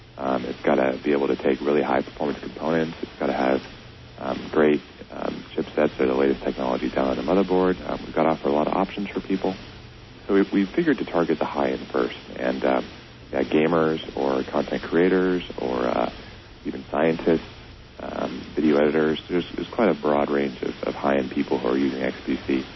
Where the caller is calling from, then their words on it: Los Angeles, California, United States; We're based out of Taiwan, and Shuttle US is based out of LA here, where I'm calling from.